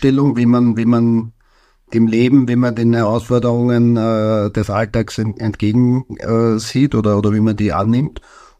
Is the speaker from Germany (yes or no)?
no; Krems, Lower Austria, Austria; Grundsätzlich schaut Krems, meine Heimatstadt, ist eben dem Wein verbunden und landschaftlich mit dem Donautal extrem schön.